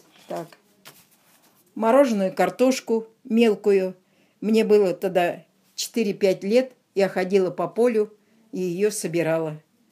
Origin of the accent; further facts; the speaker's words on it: Abakan, Khakassia, Russia; born there; Родилась. Город Абакан, Красноярский край. Это, в общем, называется Хакасия.